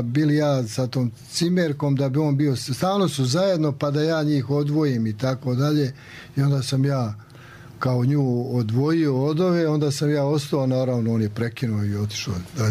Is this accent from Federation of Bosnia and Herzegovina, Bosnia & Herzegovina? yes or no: yes; Mostar, Federation of Bosnia and Herzegovina, Bosnia & Herzegovina; born there; I ja i sestra smo se rodili u Mostaru.